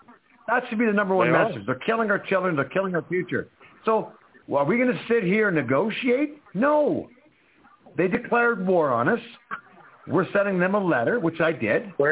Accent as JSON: {"language": "English", "country": "Canada", "said": "And by the way, you're an American. I'm supposedly Canadian, but we're the same blood. We're the same family. We came from the same British area, brought over here."}